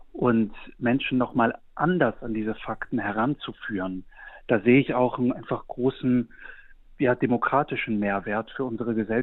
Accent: Düsseldorf, North Rhine-Westphalia, Germany; Ich komme aus Düsseldorf. Um die Ecke ist Kohlegebiet. Viele Teile meiner Familie arbeiten da auch.

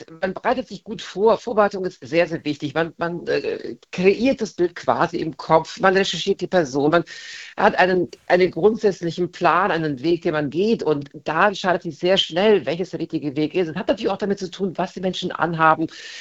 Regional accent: Transylvania, Romania; now in Germany; Bilder aus meiner Heimat, aus Transsilvanien, wo ich auf der Straße meist einen Hintergrund aufgebaut habe

